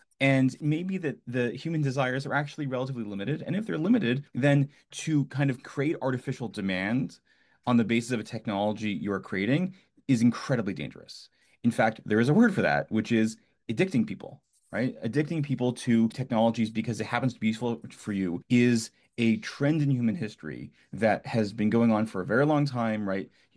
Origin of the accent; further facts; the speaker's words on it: Canada; I grew up in Canada.